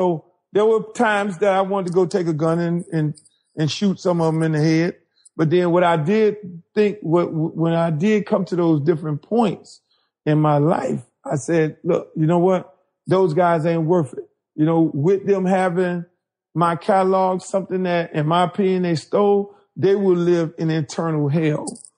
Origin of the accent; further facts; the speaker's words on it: Miami, Florida, United States; I'm a guy from Miami. I'm all about Miami. Everything that I do is about Miami, the music, the sound, the look, the album covers, the videos and all that.